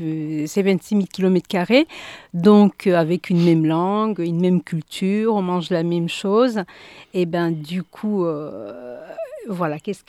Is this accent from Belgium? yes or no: no; Huye, Southern Province, Rwanda; now in France; donc je viens du Rwanda, plus précisément du sud du Rwanda, la province de Huye, hein, anciennement Butare. C'est là où il y a l'ancrage de ma famille, paternelle et maternelle. Voilà, donc je suis arrivée en France il y a de nombreuses années